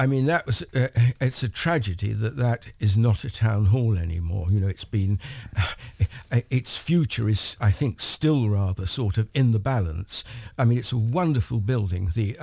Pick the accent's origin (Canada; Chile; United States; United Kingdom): United Kingdom; London; But when I was a boy growing up in Muswell Hill, Muswell Hill Crouchend, there were very few cars.